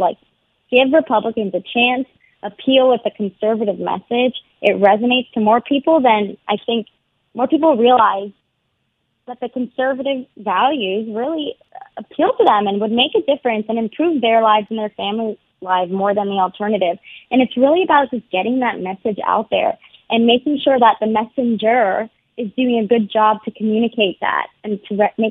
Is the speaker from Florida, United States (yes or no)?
yes; Florida, United States; I'm from Florida, so I know more than anybody.